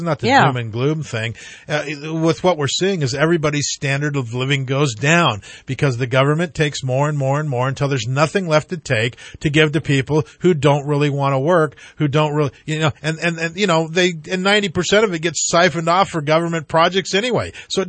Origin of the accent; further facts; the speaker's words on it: Yreka, California, United States; born there; now in Redding, United States; I mean, I've been in Redding a long time. I was born in Yreka.